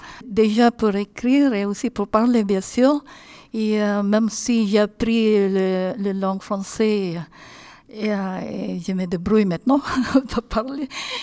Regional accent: Philippines; moved away; je viens de Philippines.

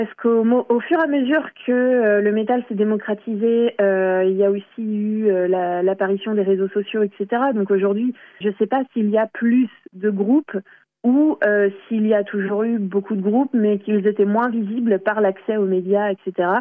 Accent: Briec, Brittany, France; je suis originaire de Briec, donc moi j'ai fait mes armes à Artémuse

